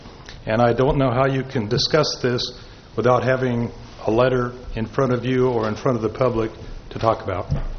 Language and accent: English; Nipomo, California, United States; from Napomo.